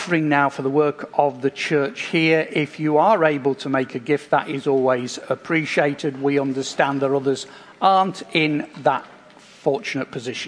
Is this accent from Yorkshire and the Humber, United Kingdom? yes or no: yes; Yorkshire and the Humber, United Kingdom; I am from Yorkshire, not from Hull, but Hull, East Riding.